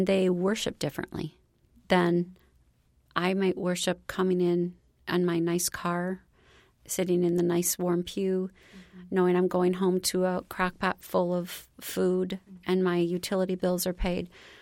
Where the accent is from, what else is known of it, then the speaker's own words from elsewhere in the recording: United States; Again, I grew up in the United States. It was my whole life until I was 50-some.